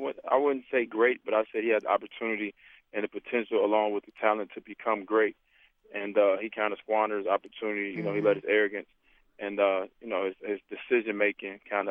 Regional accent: Detroit, Michigan, United States; And we grew up in Detroit, Michigan, actually. And a native, you know, Detroiter who I grew up with.

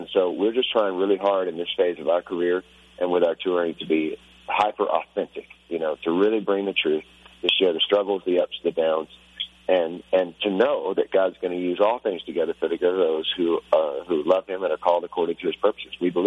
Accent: Texas, United States; we were supposed to play near my hometown, where a lot of my family's from in Texas

